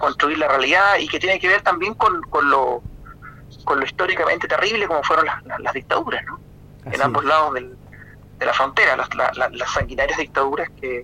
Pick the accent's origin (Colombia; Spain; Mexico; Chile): Chile; Magallanes; los magallánicos también somos como muy argentinos, porque todos tenemos parientes, primos, estamos muy enlazados con el mundo de la Patagonia argentina.